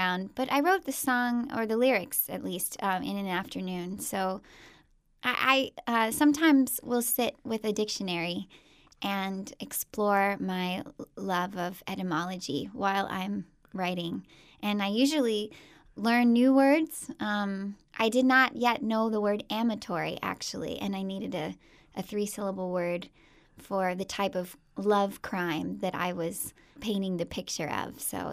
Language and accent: English; Texas, United States; which incidentally was a country song, no surprise growing up in Texas